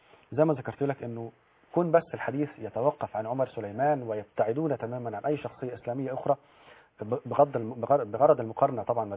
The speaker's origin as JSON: {"language": "Arabic", "country": "Egypt", "said": "ولكن أنا طبعا كمصري بحب تراب هذا الوطن"}